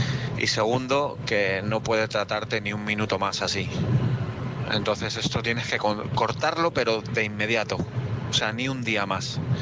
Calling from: Madrid, Community of Madrid, Spain; de Madrid.

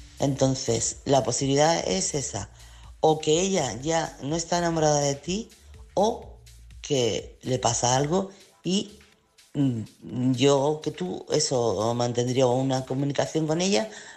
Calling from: Chiclana de la Frontera, Andalusia, Spain; corresponsal de Chiclana.

